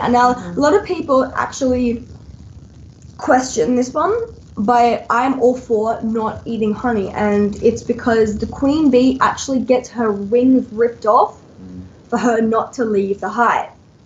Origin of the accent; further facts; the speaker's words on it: Sydney, New South Wales, Australia; because I'm from Sydney, I go to a lot of the animal activism rallies that around town hall